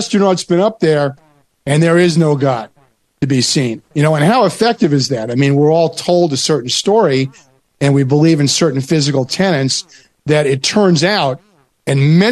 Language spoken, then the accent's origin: English; New York, United States; You know, I grew up on Long Island. My dad was a dentist. We believed that the water on Long Island was the best in the world.